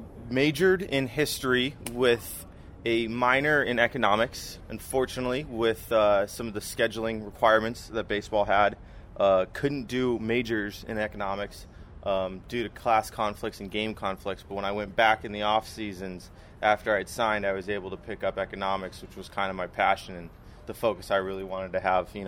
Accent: Pasadena, California, United States; Grew up Pasadena, California, home of the Rose Bowl. Grew up there, basically lived there until I went to college.

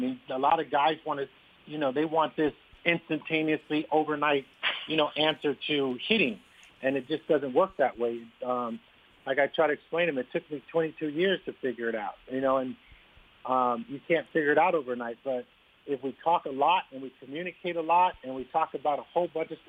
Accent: California, United States; Growing up in the Bay Area, graduating from Sarah High School and being on this, being in your high school's Hall of Fame, and then having the opportunity to come back to the city you grew up in and play and perform

